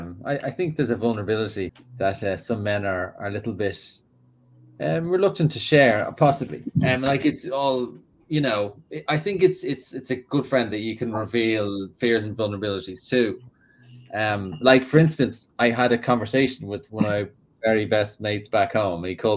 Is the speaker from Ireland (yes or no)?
yes; Ireland; now in United States; being Irish, friendship is a really big part of our culture. I've heard I've seen statistics about American men in particular, right? And as being a foreigner coming to America, I have noticed American men might not be as into having friends as Irish men are